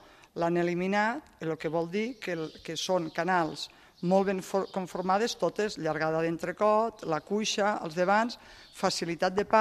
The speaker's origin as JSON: {"language": "Catalan", "region": "Catalonia", "country": "Spain", "lives_now": "La Seu d'Urgell, Spain", "said": "jo sóc del Pallars i durant molts anys, quan em preguntaven d'on era, Pallars Sobirà."}